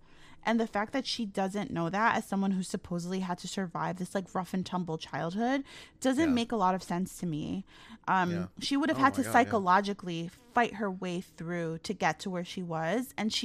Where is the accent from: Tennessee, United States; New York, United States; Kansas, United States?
New York, United States; Bronx; now in Westchester, United States; And when I moved from the Bronx to Westchester, people were literally afraid of me.